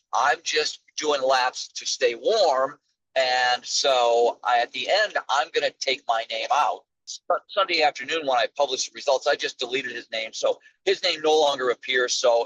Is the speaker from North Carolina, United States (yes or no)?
no; Michigan, United States; So I grew up in Michigan, suburban Detroit, had a great, you know, middle class upbringing.